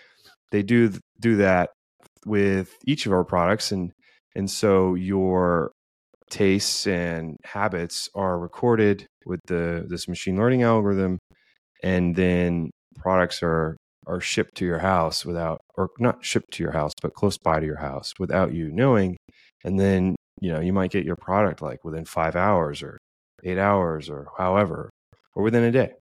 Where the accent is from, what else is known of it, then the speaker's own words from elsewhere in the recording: Florida, United States; Well, I grew up and live in Florida, and taking care of your beaches and your environment is something that is implanted in you as a kid